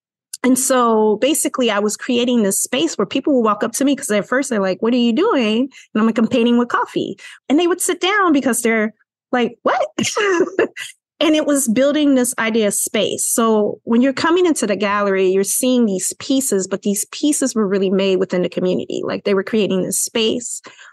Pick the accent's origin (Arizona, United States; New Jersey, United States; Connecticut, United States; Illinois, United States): Illinois, United States; Chicago; I had a lot of anger because I'm from Chicago, Illinois, enough said.